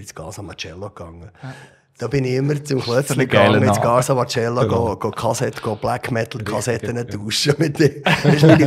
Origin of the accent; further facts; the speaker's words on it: Switzerland; ich werde dort nicht als Schweizer wahrgenommen, ich werde dort als Musiker wahrgenommen.